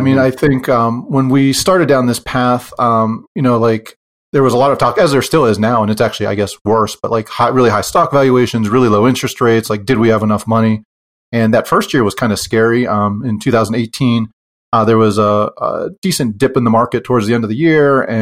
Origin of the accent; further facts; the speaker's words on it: Pennsylvania, United States; And we are from Pennsylvania, where college costs are one of the highest in the country.